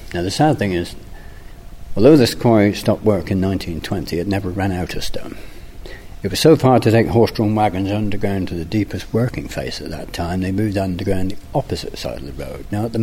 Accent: Beer, South West England, United Kingdom; Well, I grew up in Beer next door to an old lady who'd actually worked here when she was only 8 years old.

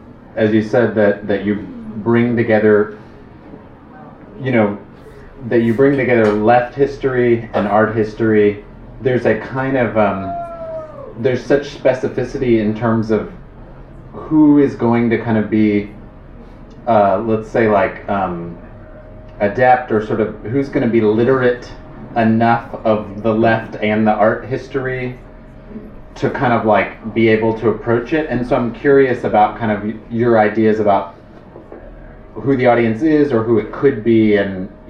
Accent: Chicago, Illinois, United States; I'm from Chicago.

